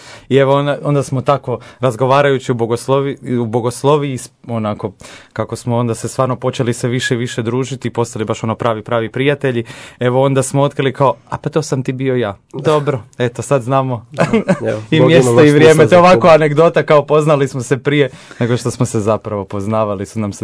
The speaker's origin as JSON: {"language": "Croatian", "town": "Zagreb", "region": "City of Zagreb", "country": "Croatia", "said": "dolazim iz Župe Ivana 23. Pape u Zagrebačkoj Dubravi."}